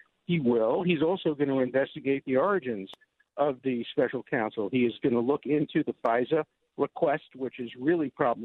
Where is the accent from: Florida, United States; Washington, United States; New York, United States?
New York, United States; Brooklyn; You need to be able to talk to ordinary people because you are an ordinary person. That's what it meant growing up in Brooklyn. I loved it.